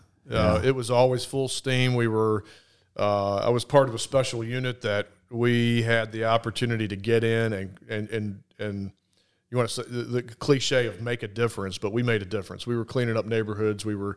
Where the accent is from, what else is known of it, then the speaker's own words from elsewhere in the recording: Atlanta, Georgia, United States; We moved to Atlanta, Georgia. So I grew up in Atlanta, mid-80s on, latchkey kid